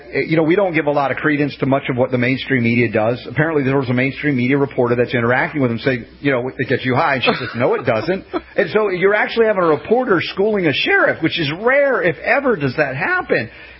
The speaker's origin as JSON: {"language": "English", "region": "the South", "country": "United States", "tie": "born or raised there", "also_born_or_lived": "New York, United States", "said": "Because I'm an adopted Southerner, although I was a Yankee, New Yorker, when I was a kid. I grew up in the South."}